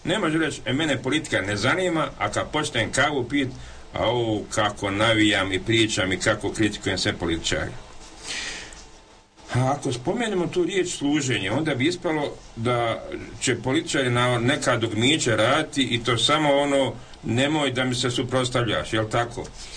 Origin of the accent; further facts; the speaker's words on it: Croatia; kao političarka, kao Hrvatica, kao katolkinja.